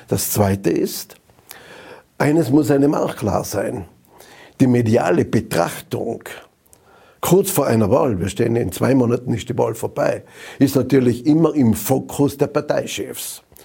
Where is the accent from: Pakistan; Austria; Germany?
Austria; Zams, Tyrol; Ich bin kurz vor dem Landesparteitag in Zams, in meiner Heimatgemeinde, auf den Berg raufgegangen